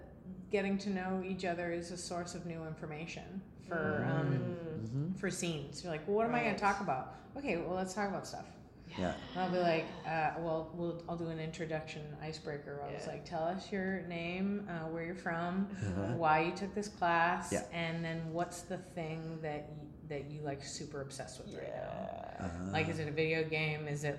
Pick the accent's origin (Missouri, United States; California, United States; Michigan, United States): Missouri, United States; St. Louis; But all I did was tell them how I'm from St. Louis.